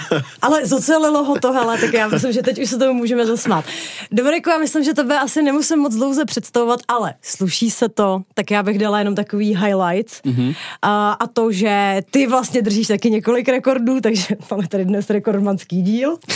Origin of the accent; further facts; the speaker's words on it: Chomutov, Ústí nad Labem Region, Czechia; No tak jako já jsem z Chomutova